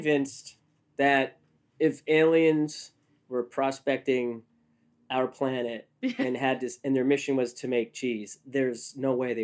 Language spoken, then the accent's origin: English; Northeast, United States; I'm from the Northeast.